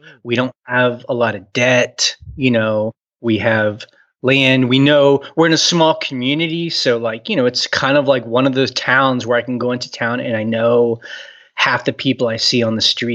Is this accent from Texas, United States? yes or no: yes; Houston, Texas, United States; also born or lived in New York / San Francisco; I grew up in Houston, Texas. You know, I've lived in urban areas, New York, San Francisco, I mean, you know, other places.